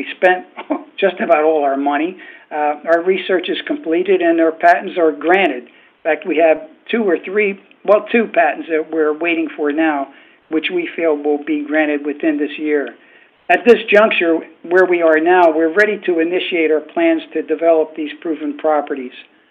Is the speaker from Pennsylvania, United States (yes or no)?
yes; Philadelphia, Pennsylvania, United States; now in Palm Beach, United States; Well, I'm a CPA from Philadelphia. I went to Penn State, and I received my certificate in 1965.